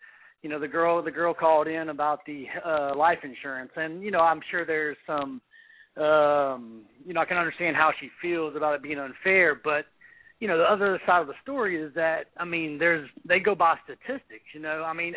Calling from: Texas, United States; from Texas.

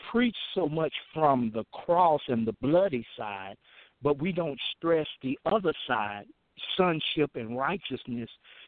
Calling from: Little Rock, Arkansas, United States; I'm calling from Little Rock, Arkansas.

